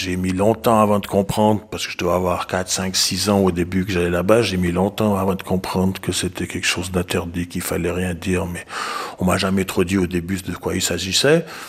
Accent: Zurich, Switzerland; Je suis originaire du Bayard, natif de Zurich. J'ai fait toutes mes écoles, toutes mes études à Zurich. J'ai étudié ingénieur agronome au Poly à Zurich.

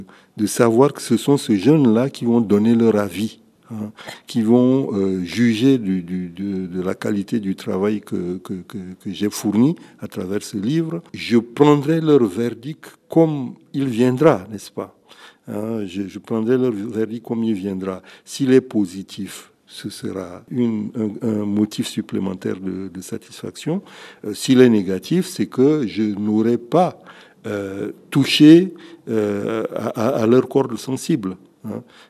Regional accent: Chad; je n'ai pas cette chance-là dans mon pays d'origine, le Tchad

